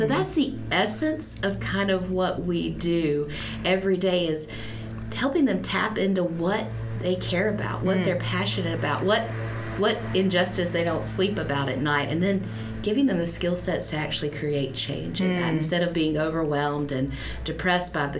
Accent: Alabama, United States; I'm originally from Alabama, as you heard

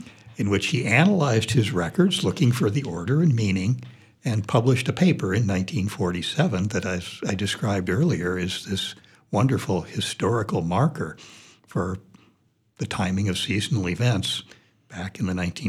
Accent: Washington, District of Columbia, United States; also born or lived in Cleveland, Ohio; I did, and again, since childhood, when I was growing up in Washington, D.C., in this case, one of my mentors was Rachel Carson.

